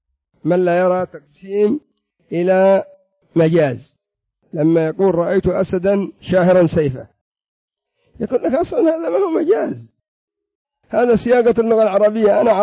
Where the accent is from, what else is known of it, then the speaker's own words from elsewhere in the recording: Yemen; مثل عندنا في اليمن تريد كذا كذا قال ماشي ماشي، يعني ما أريد